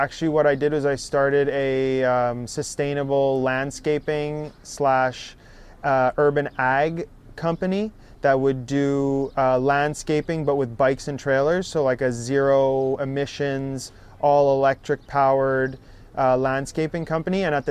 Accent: Montreal West, Quebec, Canada; I grew up in Montreal West. Yeah, which is right next to NDG.

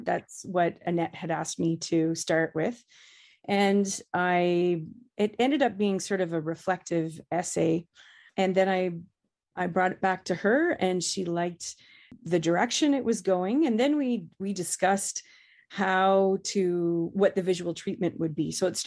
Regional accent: Alberta, Canada; now in Newfoundland, Canada; I grew up in Alberta, lived in Newfoundland for a really long time, currently living back in Newfoundland.

